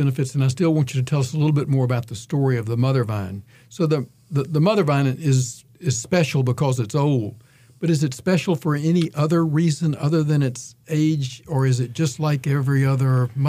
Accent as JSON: {"language": "English", "region": "Piedmont (Southeastern US)", "country": "United States", "tie": "born or raised there", "said": "you and I grew up in the Piedmont"}